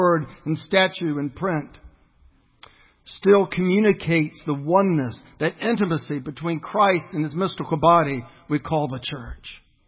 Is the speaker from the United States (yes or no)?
yes; Morehead City, North Carolina, United States; As a little boy, I grew up in St. Andrew's Episcopal Church in Morehead City, North Carolina.